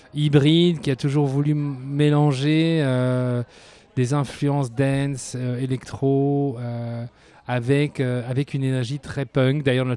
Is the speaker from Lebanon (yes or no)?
no; Brussels, Brussels-Capital Region, Belgium; Nous, on vient de Bruxelles.